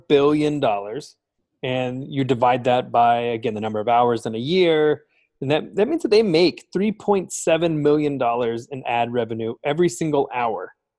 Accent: Oklahoma, United States; Where am I from? Oh, Cora. I was like, where am I from? Like, I had like really think about that. I was like, you could, Oklahoma?

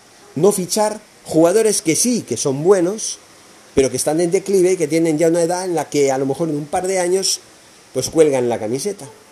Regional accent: Catalonia, Spain; esta semana voy a abrir ya un nuevo canal, pero en el idioma de mi tierra, en catalán.

